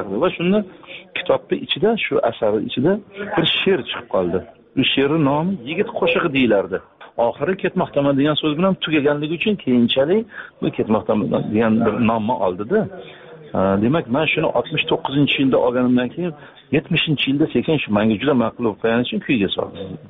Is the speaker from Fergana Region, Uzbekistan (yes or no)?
no; Tashkent, Uzbekistan; O'tkir Hoshimov o'sha Toshkent shahrida Do'mbirobod degan mahalla bor, mahallada biz bitta mahallada tug'ilib o'sganmiz.